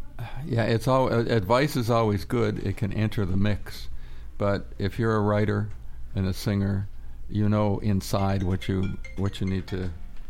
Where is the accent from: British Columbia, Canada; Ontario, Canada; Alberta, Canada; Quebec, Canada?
Ontario, Canada; Ottawa; I am originally from Ottawa.